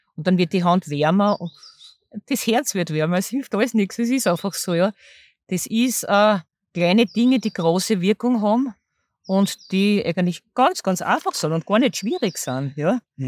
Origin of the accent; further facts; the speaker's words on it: Vienna, Austria; Aber das weiß man natürlich als Wienerin